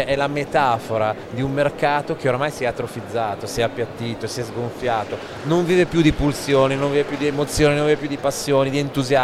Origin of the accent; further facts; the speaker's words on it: Turin, Piedmont, Italy; now in Milan, Italy; io sono torinese ma vivo a Milano da una vita